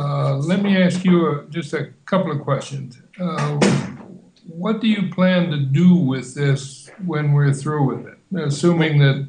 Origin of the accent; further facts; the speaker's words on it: Fort Sill, Oklahoma, United States; born there; also born or lived in Philippines; And my life started started at Fort Sill, Oklahoma, which is where I was born. But 6 months later, I was in the Philippines because Dad was transferred